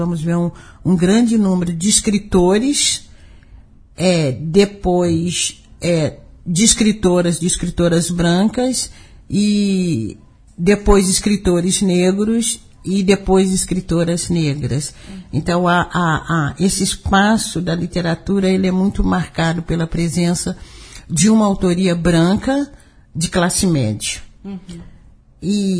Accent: Belo Horizonte, Minas Gerais, Brazil; eu nasci e criei numa favela em Belo Horizonte.

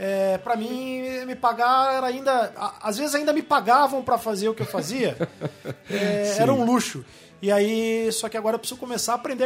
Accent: Itapira, São Paulo, Brazil; Eu sou do interior de São Paulo, sou de Itapira. Uhum. Na verdade, eu nasci aqui em São Paulo, mas fui muito novo para Itapira, então me considero itapirense.

